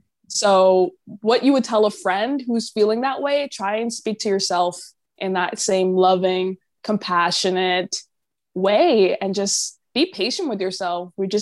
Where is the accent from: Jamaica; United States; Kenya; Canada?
Jamaica; I'm Jamaican